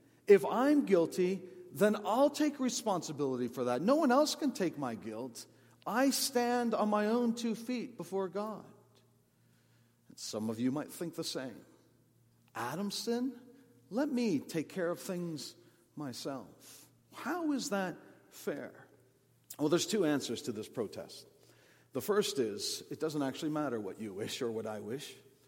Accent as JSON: {"language": "English", "country": "Canada", "said": "But she's a Canadian citizen because I'm a Canadian citizen. I, in that sense, represent her. Because I'm a Canadian, she is a Canadian as well."}